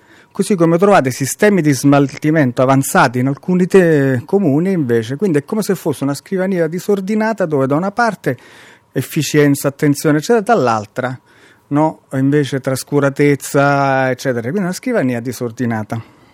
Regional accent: Campania, Italy; Nel sud Italia, per fare, in Campania in particolare, la mia terra, così ne posso parlare male, no?

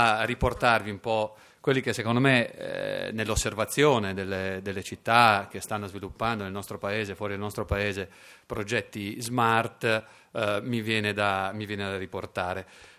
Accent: Genoa, Liguria, Italy; poi da genovesi ci viene anche abbastanza facile

